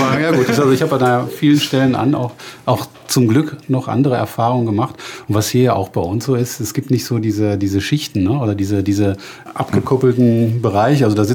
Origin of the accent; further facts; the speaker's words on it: Dortmund, North Rhine-Westphalia, Germany; Ich komme aus Dortmund